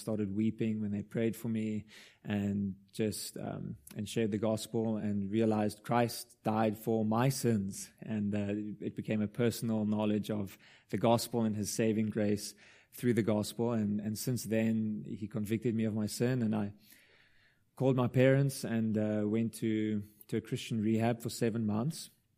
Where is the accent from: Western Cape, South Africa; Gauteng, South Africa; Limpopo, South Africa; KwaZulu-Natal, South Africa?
Western Cape, South Africa; Stellenbosch; So I went back to my hometown to apply to study theology. There wasn't much on the website about their confessional status or what they would be teaching, but I went there, and that's where I met my wife. And it was the Dutch Reformed Seminary in Stellenbosch in South Africa